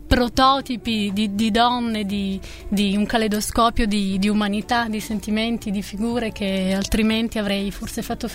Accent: Naples, Campania, Italy; io sono napoletana

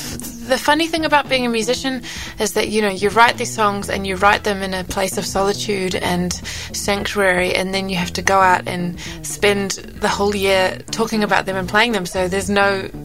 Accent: New Zealand; growing up in Nuevo Zelanda is, you know, has certainly influenced obviously the person that I am

